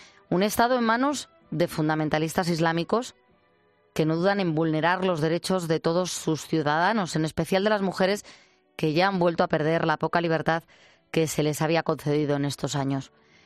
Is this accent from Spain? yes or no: yes; Spain; A nosotros como españoles